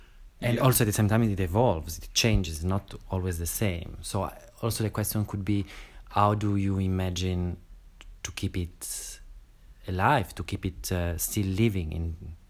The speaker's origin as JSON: {"language": "English", "country": "Italy", "said": "I mean, we come from Italy, so like we know also how these things were kept alive."}